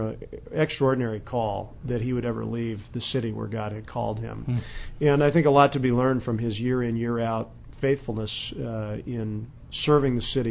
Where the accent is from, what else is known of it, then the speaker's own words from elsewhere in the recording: Wheaton, Illinois, United States; now in Philadelphia, United States; I grew up in Wheaton, Illinois. My father was and is an English professor there at Wheaton College. And I am 38 years old.